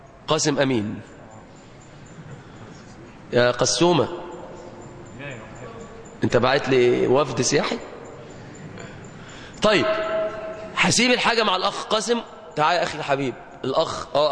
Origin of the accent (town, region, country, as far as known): Egypt